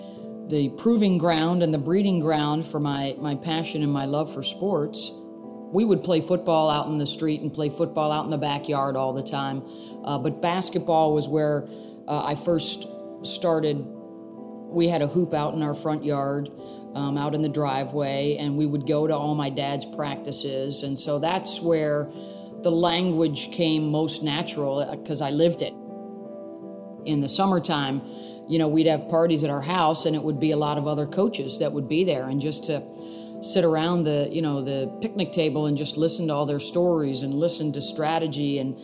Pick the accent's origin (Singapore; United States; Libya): United States; Syracuse, New York; I grew up in Syracuse, New York, and my dad was a high school basketball coach and a teacher.